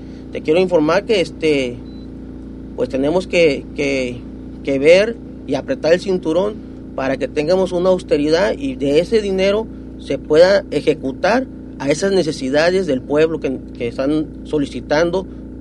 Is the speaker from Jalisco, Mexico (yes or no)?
yes; Puerto Vallarta, Jalisco, Mexico; mi pueblo, en Puerto Vallarta